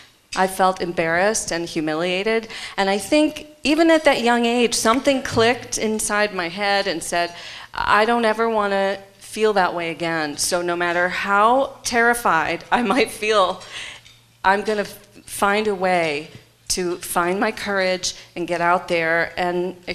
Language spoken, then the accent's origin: English; Detroit, Michigan, United States; there, you know, in the Fisher Theater in Detroit. It was the national tour that had come through my hometown, and sitting there with my mom and dad, my sister